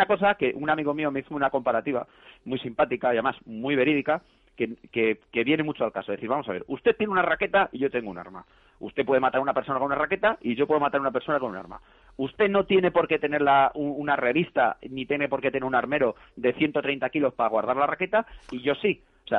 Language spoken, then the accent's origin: Spanish; Spain; nosotros somos usuarios, somos españoles, pagamos nuestros impuestos